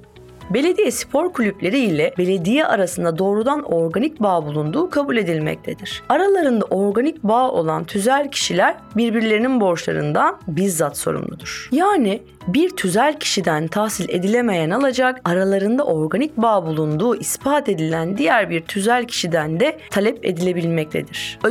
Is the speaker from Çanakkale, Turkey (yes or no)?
yes; Çanakkale, Turkey; Ben Çanakkale'liyim ve benim canım memleketimde bir usul vardır.